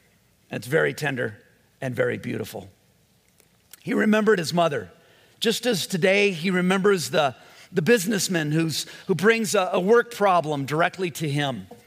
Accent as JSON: {"language": "English", "town": "Whittier", "region": "California", "country": "United States", "tie": "born or raised there", "said": "I was born and raised in Whittier, so we're at Whittier Presbyterian Hospital."}